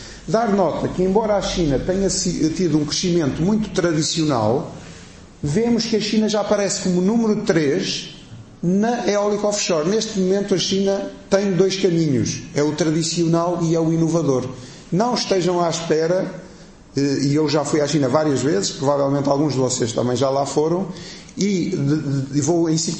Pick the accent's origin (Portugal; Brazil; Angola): Portugal; accent: Portuguese; começa a falar comigo em português com o meu sotaque português